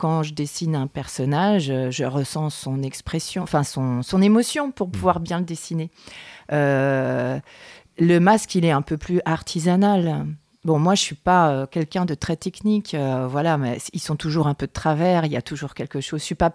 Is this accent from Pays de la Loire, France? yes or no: yes; Pays de la Loire, France; born there; je suis allée dans les Coteaux du Layon parce que c'est ma terre natale.